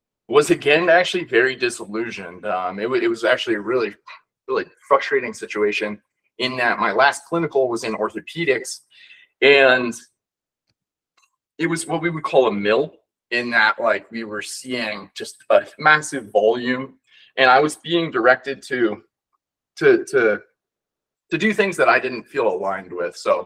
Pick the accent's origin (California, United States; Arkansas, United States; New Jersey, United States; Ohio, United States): Ohio, United States; Akron; now in Salt Lake City, United States; I'm originally from Akron, Ohio. I'm currently out in Salt Lake City, Utah for another month or two. Going to be moving to Detroit, Michigan in a couple of months.